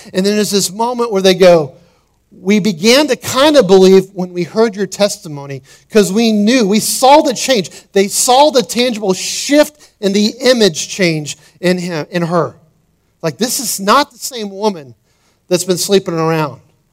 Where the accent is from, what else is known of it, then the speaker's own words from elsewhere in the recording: United States; born there; I was born in America, so my purpose must have been to be born in America and to be blessed.